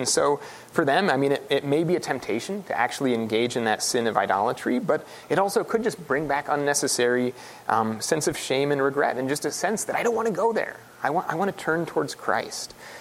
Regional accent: Indiana, United States; Did I love sugar cream pie, which is the state pie of my home state of Indiana?

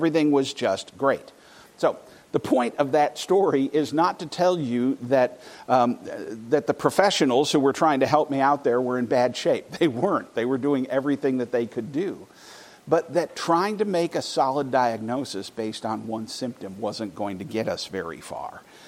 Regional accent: Scotland, United Kingdom; born there; Now, I'm Scottish by birth, all right?

